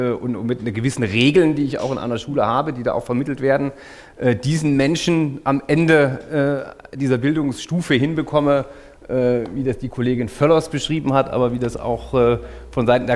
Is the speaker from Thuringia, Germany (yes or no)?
yes; Thuringia, Germany; ich bin jetzt aus Thüringen, wir haben immer 12 Jahre bis zum Abi gehabt.